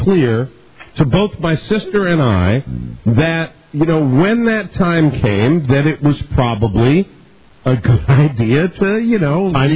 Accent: Hartford, Connecticut, United States; First of all, I'm from Hartford, Connecticut, and I went south for football.

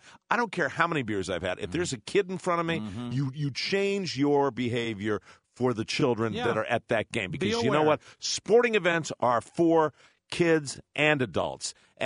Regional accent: Ireland; Trust me, as an Irishman, that is part of the equation.

